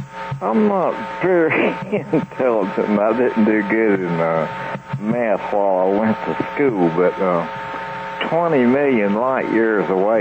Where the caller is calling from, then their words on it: North Carolina, United States; in North Carolina.